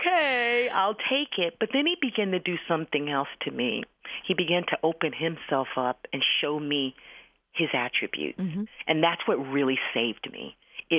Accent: Philadelphia, Pennsylvania, United States; I'm from Philly, from the ghetto.

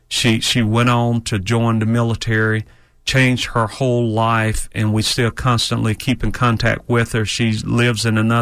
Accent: Gainesville, Florida, United States; I grew up in Gainesville, and I grew up in a single family home with my mother.

